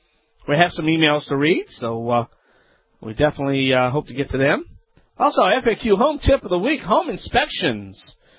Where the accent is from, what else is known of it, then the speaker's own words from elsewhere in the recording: Louisiana, United States; from the Bayou Land.